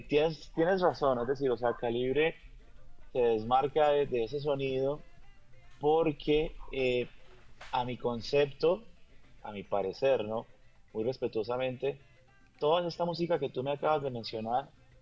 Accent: Cali, Valle del Cauca, Colombia; de donde vengo yo, sonó principalmente música, otra música

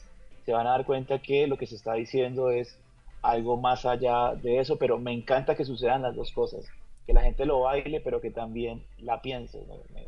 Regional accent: Cali, Valle del Cauca, Colombia; de donde vengo yo, sonó principalmente música, otra música

